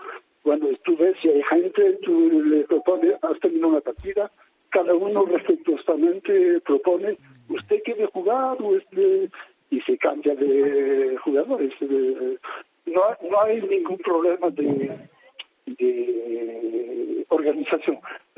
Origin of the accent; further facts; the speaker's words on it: Málaga, Andalusia, Spain; Cuando me jubilé, yo soy de Málaga